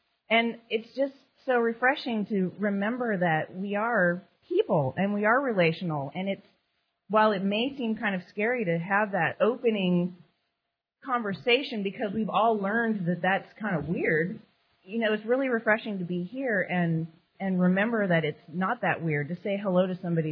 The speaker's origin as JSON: {"language": "English", "town": "Austin", "region": "Texas", "country": "United States", "said": "I'm from Austin, Texas."}